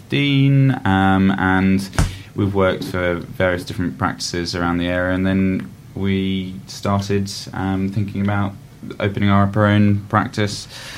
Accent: South East England, United Kingdom; we are both from Kent, and we both worked in local vets around Kent

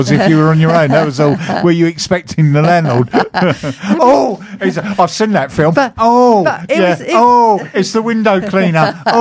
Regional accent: Fulham, London, United Kingdom; Well, I'm from Fulham. I'm from Fulham and Hammersmith, is like half a mile away.

